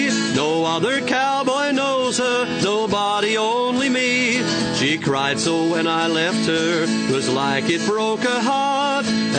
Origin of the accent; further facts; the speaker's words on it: Victoria, Australia; now in Sydney, Australia; Well, I live in Sydney. Been in Sydney for 26 years, but originally from Victoria. Mum and Dad had a dairy farm in the northeast of Victoria near Benalla, and I moved to Sydney back in 1979 and been singing in the Sydney clubs ever since.